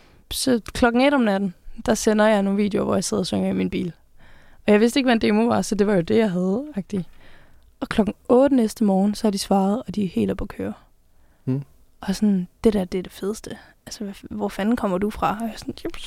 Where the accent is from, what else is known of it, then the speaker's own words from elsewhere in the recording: Haderslev, Region of Southern Denmark, Denmark; jeg er fra Haderslev og født og opvokset i sådan på en lille villavej lidt uden for byen. Og så for nogle år siden flyttede på en gård med mine forældre.